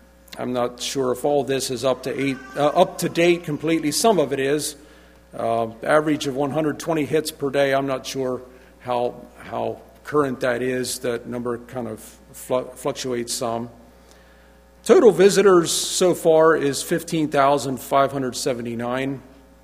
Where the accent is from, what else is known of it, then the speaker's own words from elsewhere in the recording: Myanmar; age 63, married with 3 kids, 2 daughters married, and son still single. We are born and brought up in Burma.